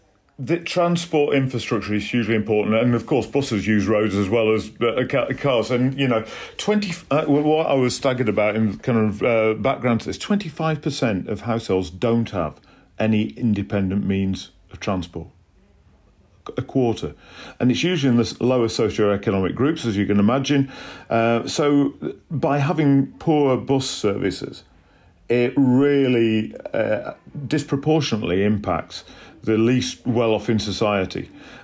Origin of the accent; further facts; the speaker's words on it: Yorkshire and the Humber, United Kingdom; I remember when I grew up in South Yorkshire, as a young person